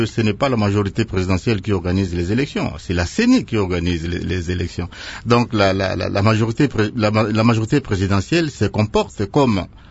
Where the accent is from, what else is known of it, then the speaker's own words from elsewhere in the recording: DR Congo; Nous devons être responsables, nous sommes des intellectuels, nous sommes des patriotes, nous sommes des Congolais.